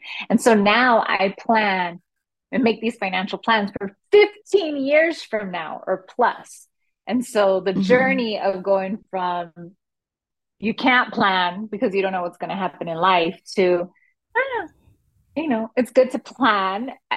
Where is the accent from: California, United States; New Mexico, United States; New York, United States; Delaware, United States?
California, United States; Los Angeles; I am a queer Mexican American. I grew up in Los Angeles with a single mother, but I was supported or like raised a lot by my grandparents.